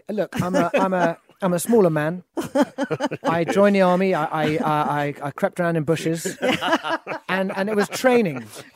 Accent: England, United Kingdom; Yeah, we claim the Scots as British when it suits us.

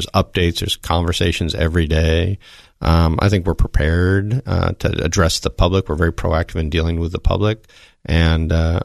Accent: the South, United States; So I grew up in the South, was, you know, just around cars.

